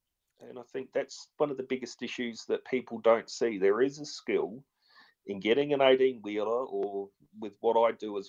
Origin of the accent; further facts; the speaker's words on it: New Zealand; now in Australia; I'm a Kiwi, so it's a bit like Canada versus the US.